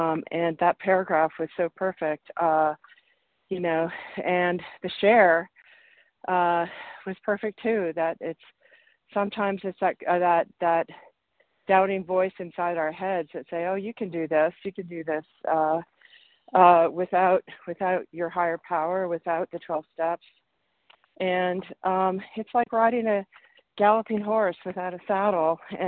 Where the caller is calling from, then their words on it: New Mexico, United States; I'm calling from New Mexico.